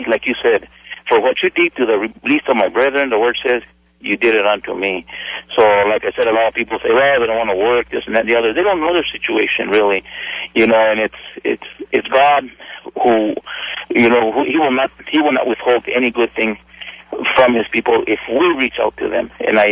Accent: United States; I can literally say it because, you know, I'm an American

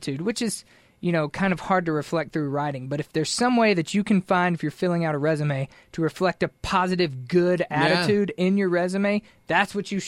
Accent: Mississippi, United States; I grew up in Mississippi, man.

